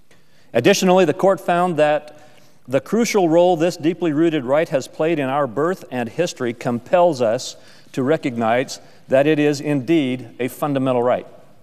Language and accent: English; Idaho, United States; which has jurisdiction over my home state of Idaho